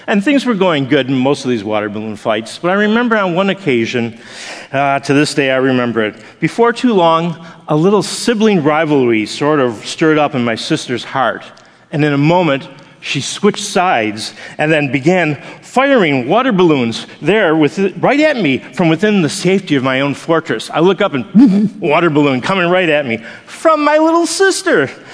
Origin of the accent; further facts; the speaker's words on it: Buffalo, New York, United States; One of the memories that I have growing up in Buffalo, New York, was engaging in lots and lots of water balloon fights.